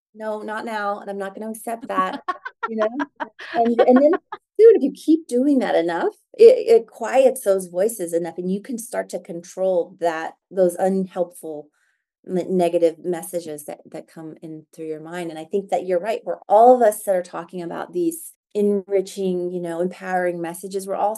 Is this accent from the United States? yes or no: yes; Midwest, United States; And because I'm from the Midwest, I'm a simple Midwestern gal.